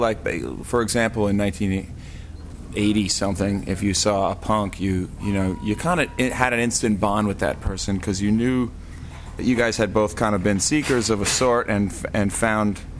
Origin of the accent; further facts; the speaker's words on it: East Coast, United States; I'd like to add that we are better pool players than Rancid because we're from the East Coast, so just for the record.